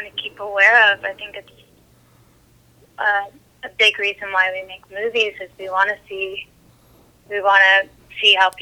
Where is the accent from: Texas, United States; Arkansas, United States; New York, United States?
Texas, United States; Highland Park; Oh, I'm from HB, Highland Park.